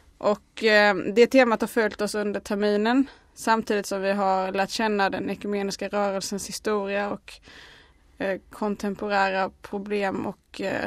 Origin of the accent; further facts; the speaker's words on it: Småland, Sweden; teologistuderande från Uppsala och prästkandidat för Skara stift, men jag kommer från Småland.